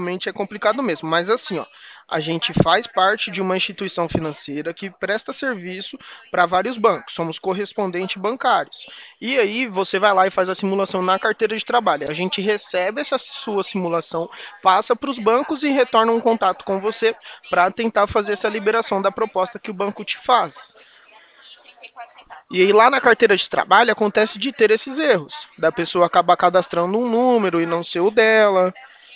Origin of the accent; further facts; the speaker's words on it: Presidente Prudente, São Paulo, Brazil; Eu sou daqui de Presidente Prudente.